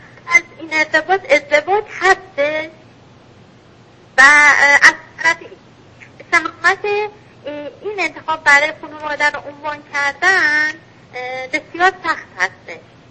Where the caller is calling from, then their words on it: Iran; من بلند حرف میزنم، از ایرانم تماس میگیرم.